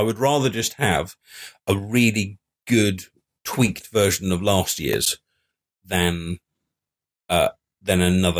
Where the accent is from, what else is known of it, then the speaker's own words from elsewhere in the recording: United Kingdom; Now, obviously, I'm British, and The Daily Show is kind of televised in America